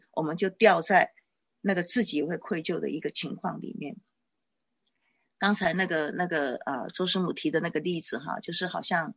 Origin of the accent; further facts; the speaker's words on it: China; 我们中国人的观念，这个哲学哲理观念是很靠近天的观念的哈